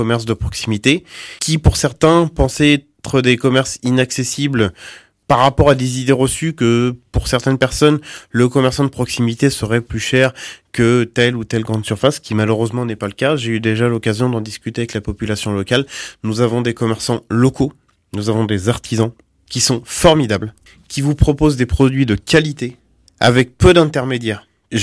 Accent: Le Havre, Normandy, France; Je viens du Havre, qui est une liaison directe fluviale avec l'Angleterre.

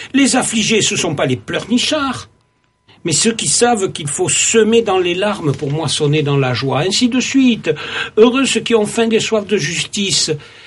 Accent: Nouvelle-Aquitaine, France; puisque je suis natif de Gironde, et donc je n'y vais pas pour la Toussaint

